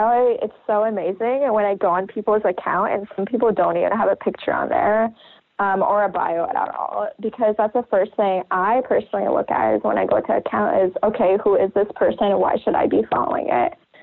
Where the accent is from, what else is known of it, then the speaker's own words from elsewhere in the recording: Ames, Iowa, United States; So for me, I'm from Ames, Iowa. So I would put hashtag Ames, Iowa in all of their posts.